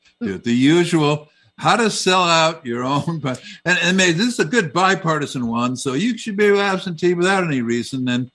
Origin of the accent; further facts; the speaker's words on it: New York City, New York, United States; I'm from New York City.